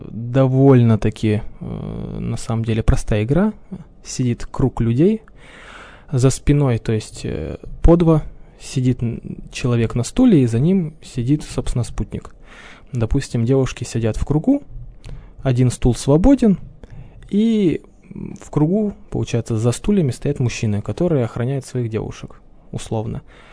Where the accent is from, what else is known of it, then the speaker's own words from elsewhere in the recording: Blagoveshchensky, Orenburg Oblast, Russia; я казак хутора Благовещенский при Оренбургском казачьем войске, но корни у меня с Кубани.